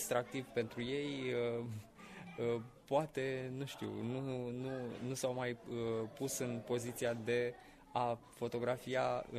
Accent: Botoșani, Botoșani County, Romania; eu sunt din Botoșani.

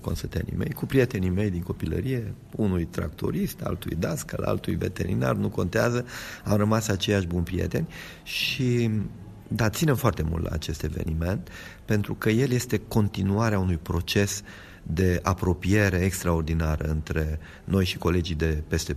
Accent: Orăștioara de Sus, Hunedoara County, Romania; satul meu, pe Orăștioara de Sus, se va înfrățit cu satul președintelui societății din Moldova

